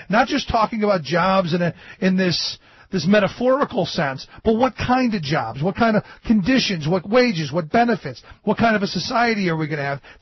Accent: Cleveland, Ohio, United States; So evidently I grew up in Cleveland, the place where the river caught on fire because of the steel mill.

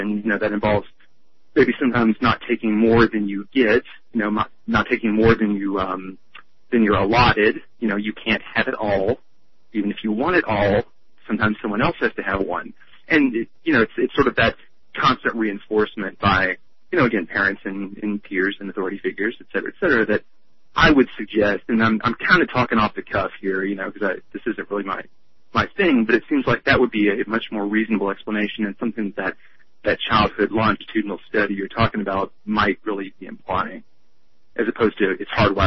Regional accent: Texas, United States; It actually looks a lot like where I grew up in Southeast Texas, weirdly.

